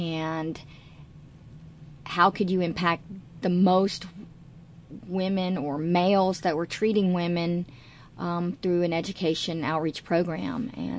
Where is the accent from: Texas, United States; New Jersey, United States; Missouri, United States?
Texas, United States; also born or lived in Louisiana; Well, I'm a Texan. My parents are from Fort Worth, and I grew up a little bit in Louisiana, so I have an outsider's mentality, I guess, but I went to medical school here and went to college in Texas